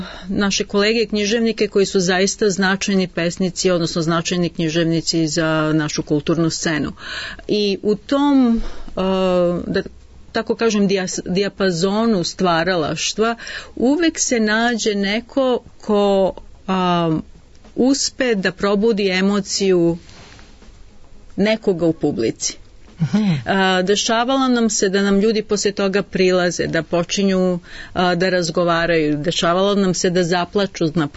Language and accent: Serbian; Belgrade, Serbia; učestvovala sam na sajmu knjiga kod nas u Beogradu, na Oktobarskom salonu.